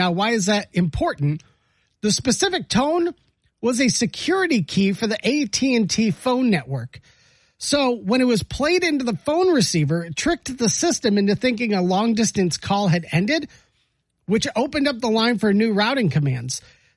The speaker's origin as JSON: {"language": "English", "town": "Rochester Hills", "region": "Michigan", "country": "United States", "tie": "born or raised there", "said": "There was a place we grew up in Rochester Hills."}